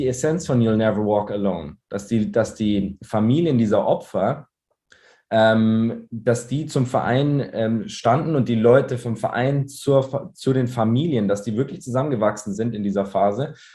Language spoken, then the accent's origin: German; Munich, Bavaria, Germany; Ich meine, ich bin Münchner, ich bin schon 10 Milliarden Mal da ins Stadion gegangen und ich kenne das.